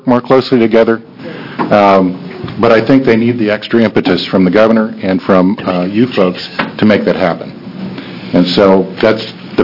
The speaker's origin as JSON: {"language": "English", "town": "Eugene", "region": "Oregon", "country": "United States", "tie": "born or raised there", "said": "And having worked in the field and being born and raised in Eugene, actually, and worked in this for about 38 years"}